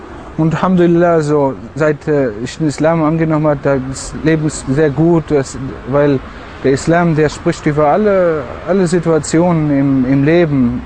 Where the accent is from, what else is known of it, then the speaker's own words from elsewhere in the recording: Spain; now in Germany; ich stamme ursprünglich aus Spanien, bin jetzt Alhamdulillah 8 Jahre im Islam